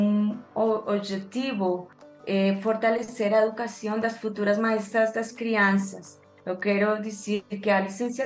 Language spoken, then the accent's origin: Portuguese; Colombia; Eu sou colombiana